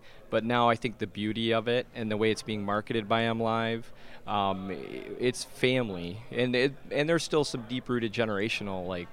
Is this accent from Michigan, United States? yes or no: yes; Detroit, Michigan, United States; I grew up in Detroit